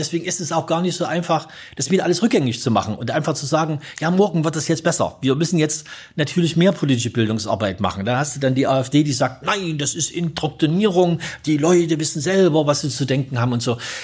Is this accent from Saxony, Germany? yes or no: yes; Johanngeorgenstadt, Saxony, Germany; aus der Region, wo ich herkomme, aus der Erzgebirge, Johanngeorgenstadt